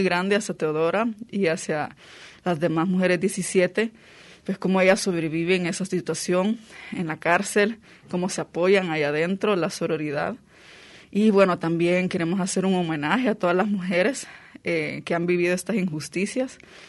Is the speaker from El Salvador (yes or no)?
yes; El Salvador; Bueno, primero decir que soy salvadoreña